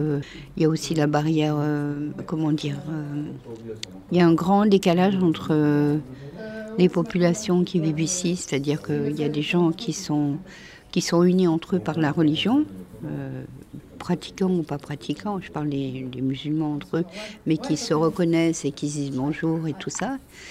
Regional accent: Échirolles, Auvergne-Rhône-Alpes, France; Moi, je viens d'Échirolles

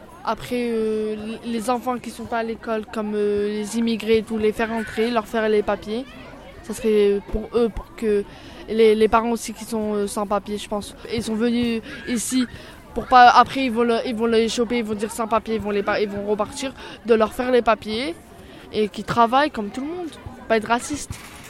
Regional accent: France; moi je travaille, moi je suis français.

